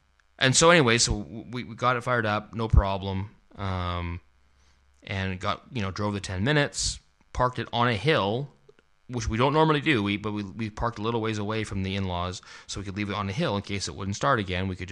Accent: Canada; because it's August, and I'm Canadian.

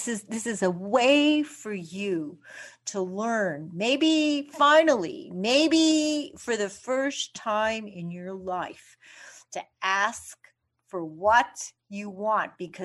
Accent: Canada; When I was growing up in Canada

